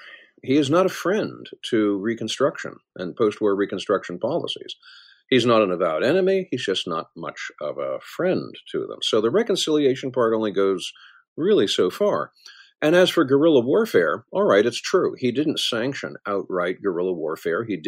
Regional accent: Northern United States, United States; I'm a Yankee from Yankee land.

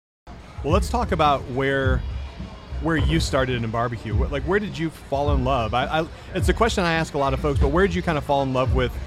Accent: Michigan, United States; In Michigan, where I'm from, we call them open houses, and I've never heard anybody else.

